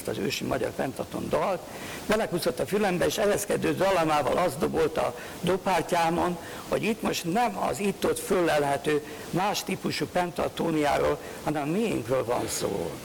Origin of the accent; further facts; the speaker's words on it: Mohács, Baranya, Hungary; nem csak a szülőhazámból, de egyenesen a szülővárosomból, a Mohácsi Katolikus Elemi Igazgató tanítójától